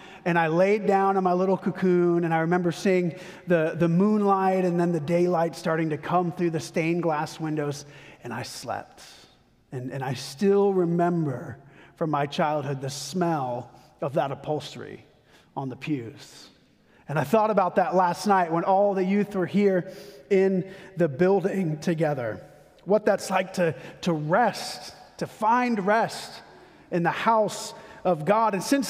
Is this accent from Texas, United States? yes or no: yes; Texas, United States; yeah, I'm from Texas, I'll be fine.